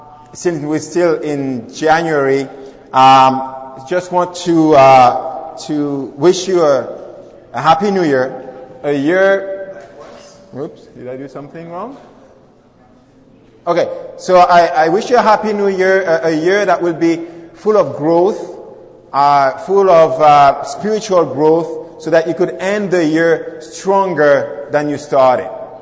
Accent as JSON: {"language": "English", "town": "Montreal", "region": "Quebec", "country": "Canada", "said": "I'm coming from Montreal, and I'm very glad to be here."}